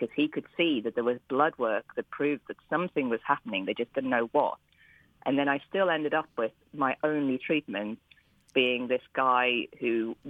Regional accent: Nottingham, East Midlands, United Kingdom; So I grew up in Nottingham, which everybody knows mostly because of Robin Hood and the Sheriff of Nottingham. But it is what people don't know about it is that it is a city built on sandstone

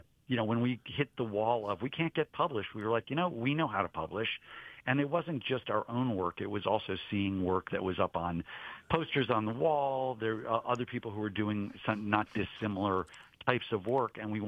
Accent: Cleveland, Ohio, United States; I mean, Seth and I grew up in Cleveland, one street away.

